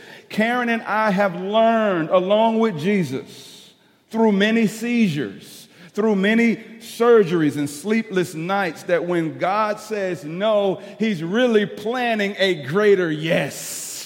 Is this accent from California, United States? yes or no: no; East St. Louis, Illinois, United States; So I was raised in East St. Louis. We moved to Texas, and the Lord saved me and pursued me in Louisiana